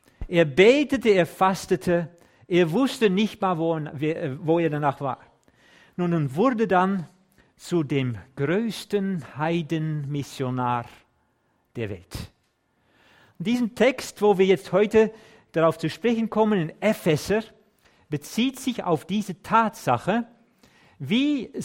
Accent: Netherlands; German is a second language; Also ich bin ja Holländer. Ich spreche normalerweise schon Deutsch, aber das ist keine leichte Sprache.

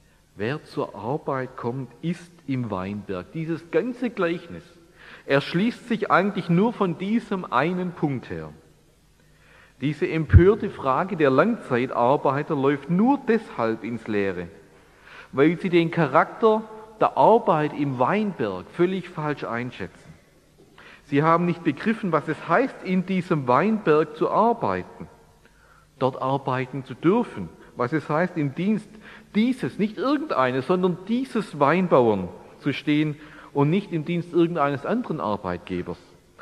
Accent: Reutlingen, Baden-Württemberg, Germany; Ich bin aus Reutlingen da.

